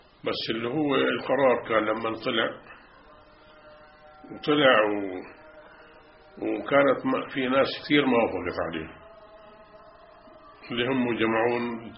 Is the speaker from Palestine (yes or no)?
yes; Palestine; أقول إحنا عنا الفلسطينيين